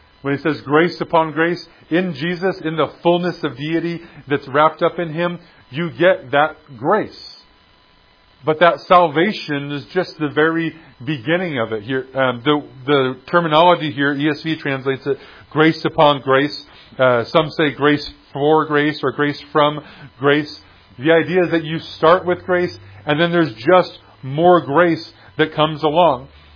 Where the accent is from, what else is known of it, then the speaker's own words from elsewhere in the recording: Texas, United States; And I'm a Texan, and I'm a big Texan.